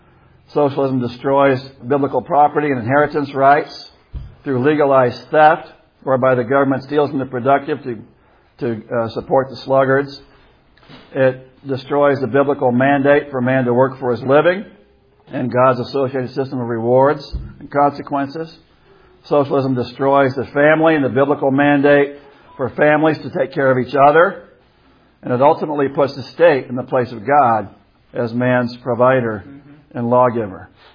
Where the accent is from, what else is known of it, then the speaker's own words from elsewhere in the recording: Iowa, United States; Just a few days later, an Iowa judge in my home state struck down a state law banning abortion